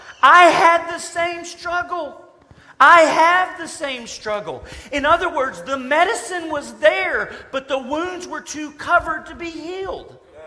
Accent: the South, United States; I grew up in the Bible Belt too. It is just part of the culture, part of the air that we breathe.

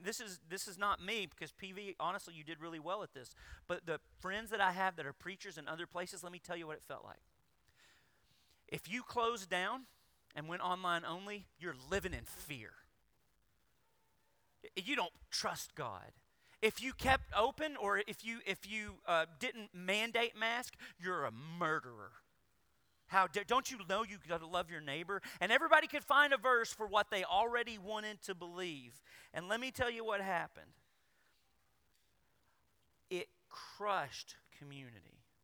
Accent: the South, United States; I was raised in the Bible Belt too.

